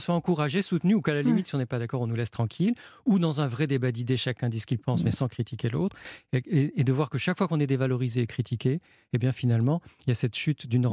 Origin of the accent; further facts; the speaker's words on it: Nice, Provence-Alpes-Côte d'Azur, France; Moi aussi, j'ai grandi à Nice, j'habite à côté de Chartres, c'est pas le même climat